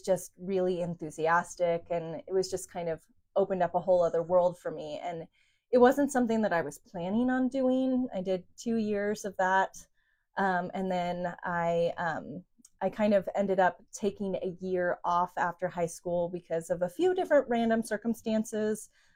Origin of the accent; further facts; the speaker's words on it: Portland, Oregon, United States; And growing up in Portland, Bend was always a place that I visited and loved.